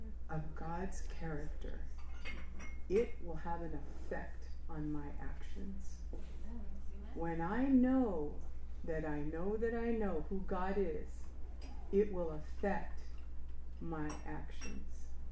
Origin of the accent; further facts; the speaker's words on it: Los Angeles, California, United States; I was raised Catholic in East Los Angeles.